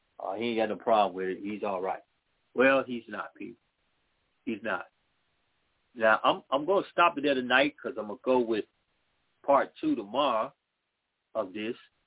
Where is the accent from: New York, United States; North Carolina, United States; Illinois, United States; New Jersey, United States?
Illinois, United States; Chicago; born there; now in Mississippi; I was born in Chicago. And when we moved here to Mississippi